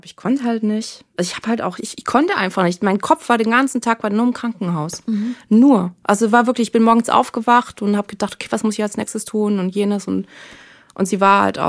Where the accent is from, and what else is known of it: Southern Germany, Germany; now in Hamburg, Germany